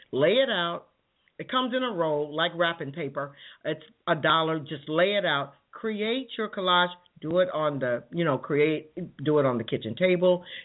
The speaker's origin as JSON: {"language": "English", "town": "Chicago", "region": "Illinois", "country": "United States", "tie": "born or raised there", "said": "Oh my goodness, I remember that growing up in Chicago. That we had an apartment that had a draw door."}